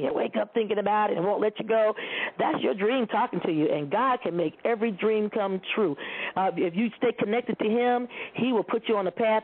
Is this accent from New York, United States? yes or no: no; Toledo, Ohio, United States; I live in Ohio. I grew up in Toledo.